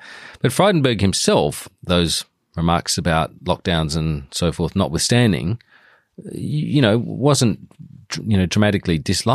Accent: South Australia, Australia; I used to certainly see it growing up in South Australia.

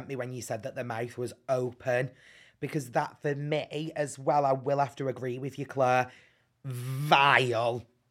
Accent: Bolton, North West England, United Kingdom; I'm from Bolton, so you know that posh is my first language.

